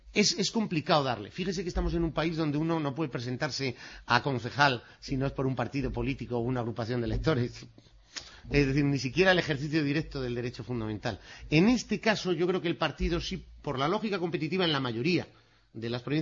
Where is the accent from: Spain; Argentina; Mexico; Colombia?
Spain; Salamanca, Castile and León; Yo vengo de Salamanca, tenemos la segunda provincia con más habitantes, con más pueblos de España.